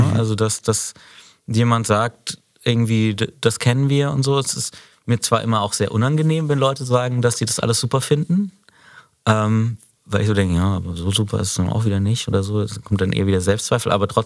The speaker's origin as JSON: {"language": "German", "town": "Freiburg", "region": "Baden-Württemberg", "country": "Germany", "lives_now": "Berlin, Germany", "said": "ich bin aus Freiburg weggezogen, aber ich lebe jetzt auch schon 20 Jahre in Berlin und auch schon sehr lange in der gleichen Wohnung und werde auch nicht ausziehen."}